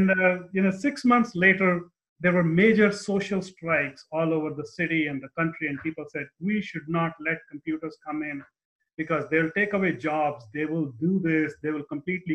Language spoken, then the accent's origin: English; India; I'm not that old, but I grew up in India.